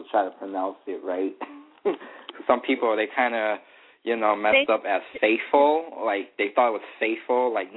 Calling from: Connecticut, United States; Connecticut.

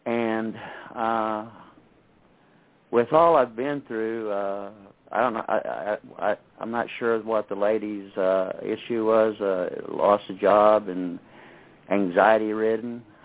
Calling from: Springfield, Missouri, United States; in Springfield, Missouri.

